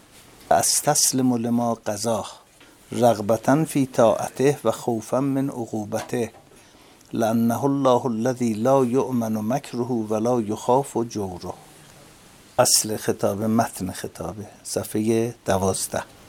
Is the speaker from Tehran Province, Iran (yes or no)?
yes; Tehran, Tehran Province, Iran; از قیافه و لباس پوشیدنم فهمیده بود که من تهرانیم.